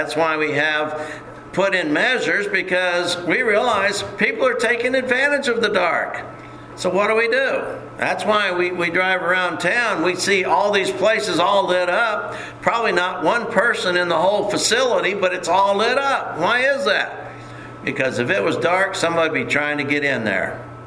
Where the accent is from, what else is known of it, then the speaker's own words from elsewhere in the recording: Texas, United States; And growing up in Texas, I know that there's a thing called Johnson grass.